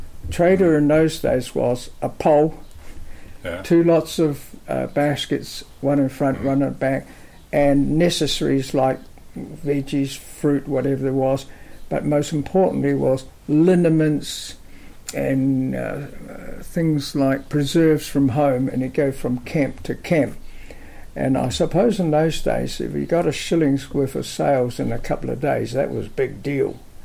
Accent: Guangzhou, Guangdong, China; also born or lived in Shanghai; Then there was rumblings of the war coming, and then we moved back to what's known as Canton, which is now known as Guangzhou, which is approximately in miles, about 100 miles from Hong Kong.

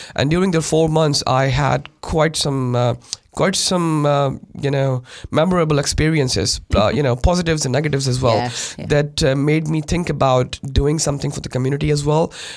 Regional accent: Pakistan; moved away as an adult; also born or lived in Oman / Dubai; now in New Zealand; I am originally from Pakistan, and we have lived in Oman and Dubai for over 12 years back in the Middle East where I was working.

